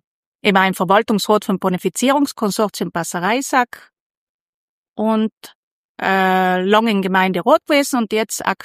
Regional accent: Lana, Trentino-Alto Adige, Italy; ich komme aus Lana, bin seine Bäuerin auf dem Goldbichelhof, ich bin verheiratet, habe 3 Kinder und bin 55 Jahre alt bald

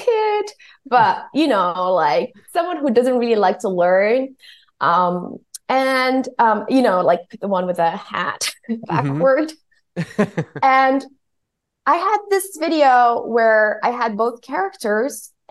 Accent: Tunisia; because like I was born and raised in Tunisia, and I was in South Africa

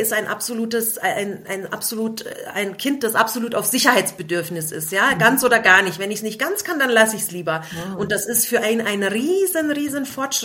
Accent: Munich, Bavaria, Germany; Eltern sind türkischsprachig und ich selbst bin schon in München geboren und groß geworden. das heißt, ich bin auch schon zweisprachig aufgewachsen

